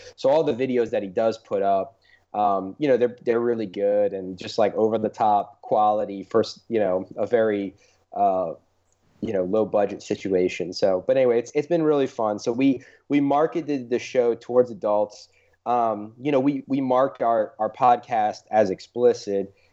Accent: New Orleans, Louisiana, United States; we talk a little bit about the Saints every now and then since we're from New Orleans.

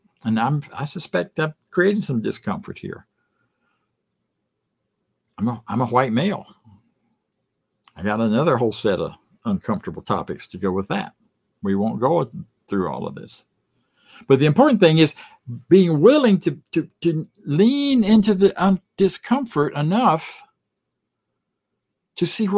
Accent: Florida, United States; I grew up in the Deep South. I grew up in a small town in Florida.

